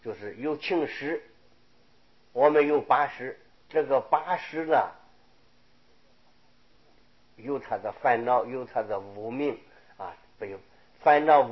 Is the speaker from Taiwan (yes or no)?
no; China; 我们中国人讲天，讲天理